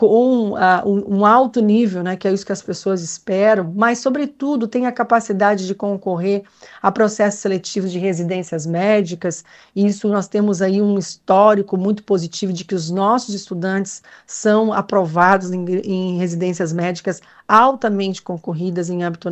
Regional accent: South Region, Brazil; que bom que nós somos do Sul, que bom que nós estamos aqui nesta região

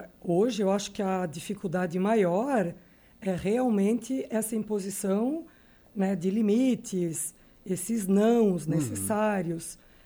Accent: Orleans, Santa Catarina, Brazil; Então, eu terminei a minha infância em Orleans e praticamente ali eu fui criada por ela

